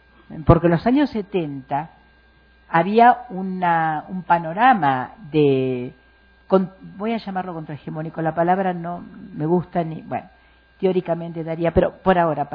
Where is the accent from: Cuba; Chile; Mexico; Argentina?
Mexico; porque yo soy mexicana, tengo nacionalidad mexicana